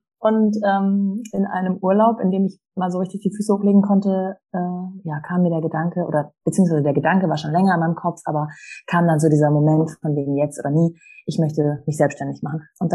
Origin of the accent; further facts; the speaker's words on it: Hamburg, Germany; Ich komme aus Hamburg, bin hier aufgewachsen und geboren, habe dann in Köln studiert, Medienwirtschaft, habe innerhalb des Studiums Australien besucht, ein paar Auslandssemester und so weiter gemacht